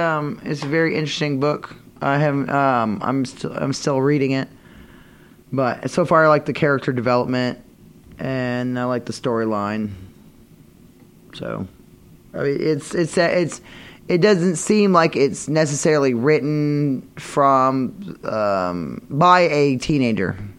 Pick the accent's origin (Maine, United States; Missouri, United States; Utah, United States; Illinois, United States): Maine, United States; now in New York, United States; I'm from Maine.